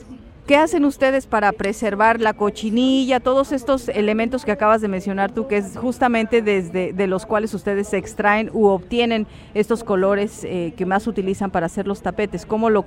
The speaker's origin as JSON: {"language": "Spanish", "country": "Mexico", "said": "estamos también pudiendo aprender nosotros mismos como mexicanos, como latinos"}